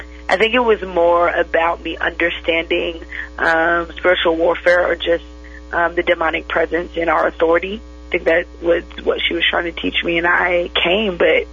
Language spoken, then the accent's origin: English; Connecticut, United States; I'm originally from Connecticut. And I don't remember, I was born into a Christian family on both sides.